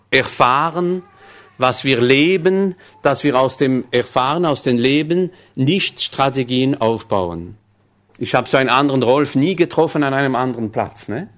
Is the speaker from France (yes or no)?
yes; France; Ich bin Ausländer, ich bin Franzose, aber ich bin nicht von dort, die kennen meine Eltern nicht